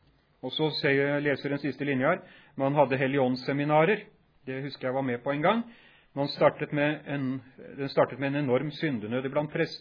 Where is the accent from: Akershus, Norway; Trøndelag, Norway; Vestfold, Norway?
Vestfold, Norway; Horten; Jeg vokste opp rett utenfor Horten i den tiden